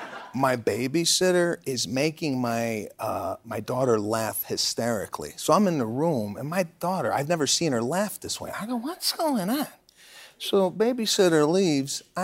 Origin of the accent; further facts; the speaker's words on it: Chicago, Illinois, United States; So I grew up in Chicago, northwest suburbs. I went to the preschool near where I lived.